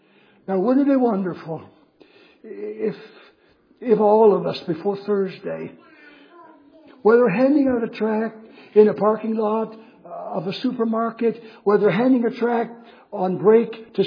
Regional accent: Ontario, Canada; Lord, I confess that I'm Anglophone from Ontario, Canada

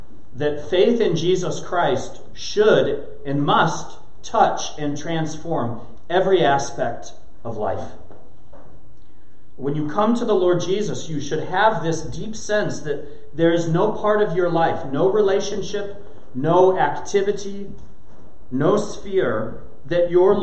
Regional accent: United States; As an American myself, it's been my observation that Americans have a keen sense of privacy.

